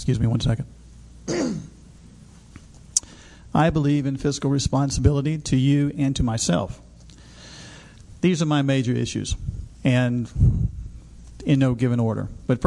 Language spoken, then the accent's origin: English; Virginia, United States; also born or lived in Lynchburg; I was born in Lynchburg, Virginia, and grew up in Appomattox County.